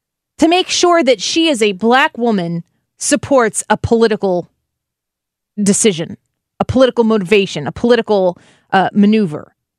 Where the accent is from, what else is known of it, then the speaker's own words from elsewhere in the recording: Midwest, United States; I am a Christian, I am a mother, I am a wife, I am a Midwesterner